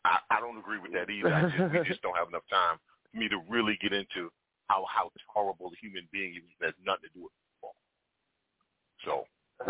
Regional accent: New York, United States; Now, growing up in New York, I'd heard the term HBCU, so only one I knew was Howard and Morehouse.

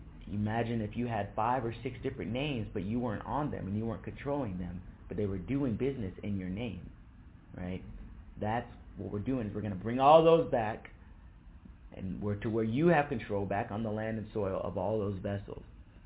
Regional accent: California, United States; born there; I was born in California. I'm a Californian.

